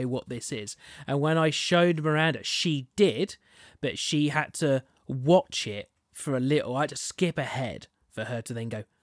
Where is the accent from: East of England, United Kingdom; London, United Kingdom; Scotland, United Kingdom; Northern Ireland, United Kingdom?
East of England, United Kingdom; St Albans; I don't have an accent because I'm from born and raised in St Albans, but all my mum's side are from Manchester.